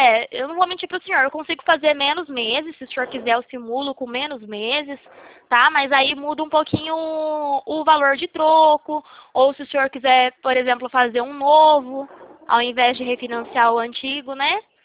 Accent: Presidente Prudente, São Paulo, Brazil; Eu sou aqui de Presidente Prudente.

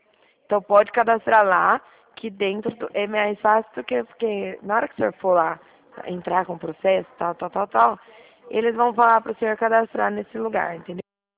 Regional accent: São Paulo, Brazil; eu sou do estado de São Paulo

